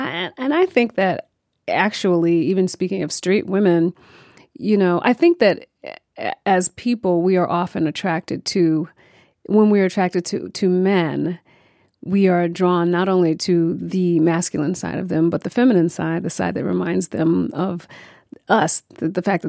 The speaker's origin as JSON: {"language": "English", "town": "New York City", "region": "New York", "country": "United States", "said": "And so I'm a New Yorker. I know New York well. I love New York."}